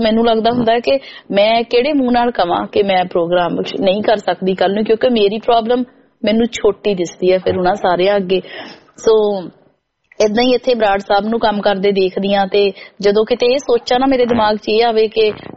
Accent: Khudda, Punjab, India; ਖੁੱਡਾ ਜੀ ਮੇਰਾ ਪਿੰਡ ਹੈ

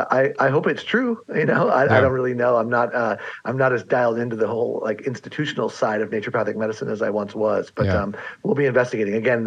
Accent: San Diego, California, United States; which also has a satellite campus in San Diego, which happens to be my hometown

